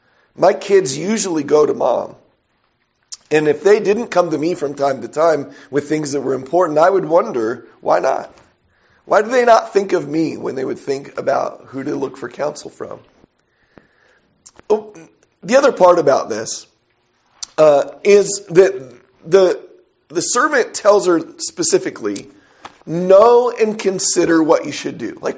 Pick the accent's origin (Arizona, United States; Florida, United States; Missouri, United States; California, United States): California, United States; San Diego; I grew up in San Diego, California. Everywhere around there were people that were homeless, all over the place.